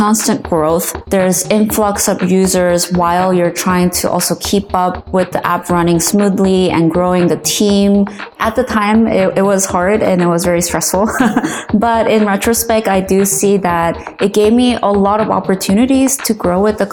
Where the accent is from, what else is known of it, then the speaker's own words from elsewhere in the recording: Midwest, United States; I grew up in the Midwest, in the countryside, and tech wasn't really part of my life or conversation in my family.